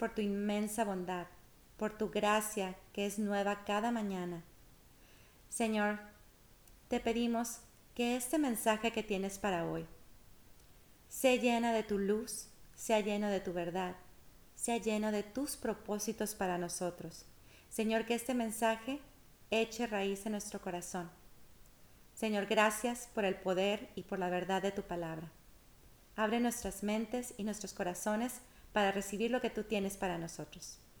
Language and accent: Spanish; India; moved away as an adult; now in United States; Hace 16 años vine de la India a los Estados Unidos de América a trabajar como una consultora en el Departamento de Tecnología. En la India fui criada como una hindú panteísta.